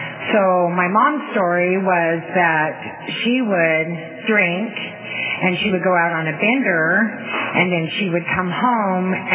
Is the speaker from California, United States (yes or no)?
yes; Fresno, California, United States; I grew up in Fresno. I was born and raised there